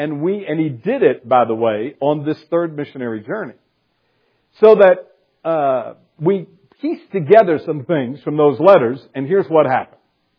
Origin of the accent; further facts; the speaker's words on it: the South, United States; Now, as you know, I grew up in the South, so I guess that's easy. You do it in the South.